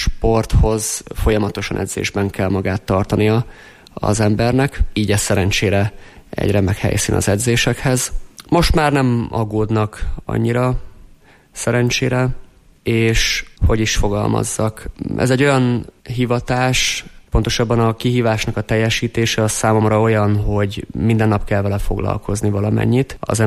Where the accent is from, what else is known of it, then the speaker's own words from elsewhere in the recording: Hungary; Első magyarként sikerült megmászni, úgyhogy erre büszke vagyok